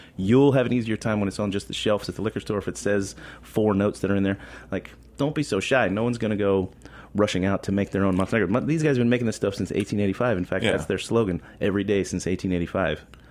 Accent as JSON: {"language": "English", "region": "Florida", "country": "United States", "tie": "born or raised there", "said": "I grew up in Florida."}